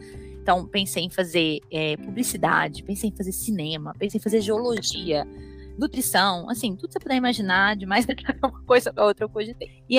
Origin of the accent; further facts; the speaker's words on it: Belo Horizonte, Minas Gerais, Brazil; now in São Paulo, Brazil; eu tenho 26 anos, eu sou de Belo Horizonte, mas eu trabalho em São Paulo